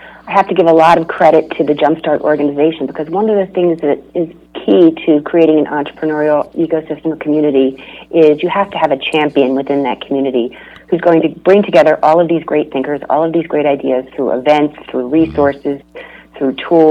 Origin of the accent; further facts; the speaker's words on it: Boston, Massachusetts, United States; I'm in here from Boston for the week